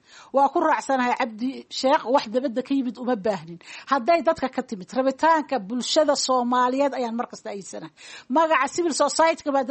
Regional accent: Baidoa, South West State, Somalia; born there; aniga oo ah sahara aan ku dhashay magaalada Baydhabo oo Soomaali ah

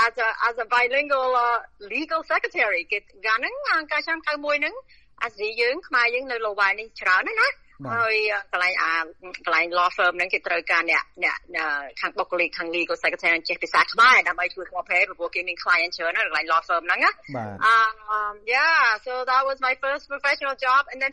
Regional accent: Kien Svay, Kandal, Cambodia; born there; ខ្ញុំកើតនៅគៀនស្បាយខេត្តកណ្ដាលនៅជាប់អំពេញហ្នឹងដល់ពេលខ្មែររុចអពោចូលឆ្នាំ75ហ្នឹងខ្ញុំទៅអាយុ5ឆ្នាំហើយ

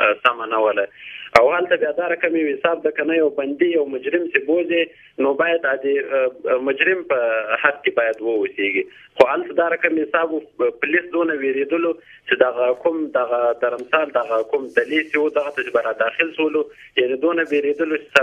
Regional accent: Ghazni, Afghanistan; و ما غزنی ولایت کې زه خپل د غزنی یم.

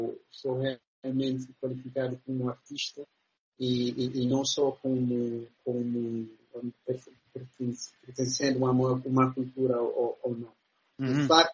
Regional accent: Guinea-Bissau; also born or lived in Senegal; meu pai é guinense, né? Sou guinense, minha mãe é de Cabo Verde, ok, nasci em Senegal, mas eu tenho uma ligação com o Guiné-Bissau

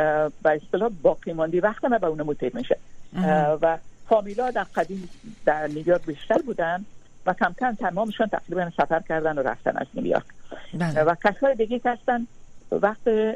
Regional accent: Afghanistan; من افغان هستم

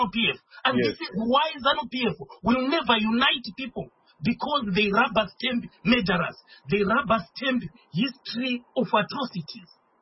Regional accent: Midlands, Zimbabwe; English is a second language; I grew up in the Midlands.

